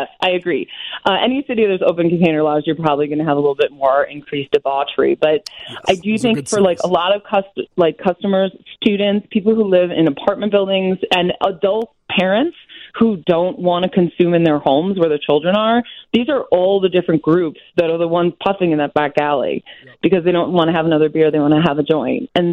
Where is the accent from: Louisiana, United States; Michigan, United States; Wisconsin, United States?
Wisconsin, United States; Like, I'm from Wisconsin, and I just flew in yesterday from our partners out in Ohio